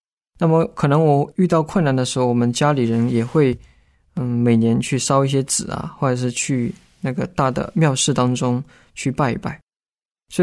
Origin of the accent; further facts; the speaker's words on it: China; born there; 我是出生在一个很偏僻的地方，我出生这个地方它最有名的就是土匪。这个地方是过去土匪集中很多的一个地方，是在中国土匪当中比较有名的这个土匪